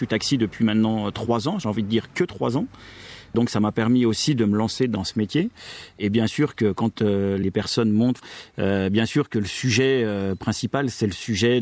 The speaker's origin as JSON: {"language": "French", "town": "Moux-en-Morvan", "region": "Bourgogne-Franche-Comté", "country": "France", "tie": "born or raised there", "said": "je suis maire de la commune de Mou-en-Morvan depuis mars 2014. Je suis né à Mou-en-Morvan, j'ai vécu jusqu'à mes 20 ans sur la place du village."}